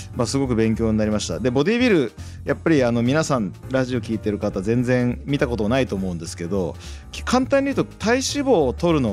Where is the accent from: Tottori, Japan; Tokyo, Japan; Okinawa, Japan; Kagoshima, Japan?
Tokyo, Japan; also born or lived in Aichi; 1980年生まれで愛知県で生まれて、まあ、育ちはずっと東京で、今は日本体育大学で教鞭を取らせていただいてます。